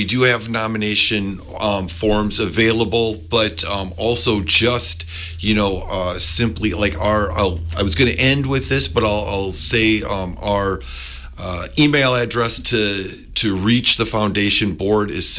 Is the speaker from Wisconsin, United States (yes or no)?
yes; Richland Center, Wisconsin, United States; You know, I grew up in Richland Center, went to the high school, graduated. I've got kids in the school district.